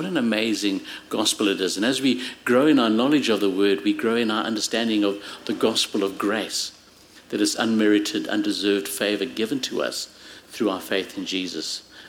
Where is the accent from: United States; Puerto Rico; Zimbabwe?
Zimbabwe; also born or lived in South Africa; You know, I come from lion country, from in South Africa, and I grew up in Zimbabwe where we had lions.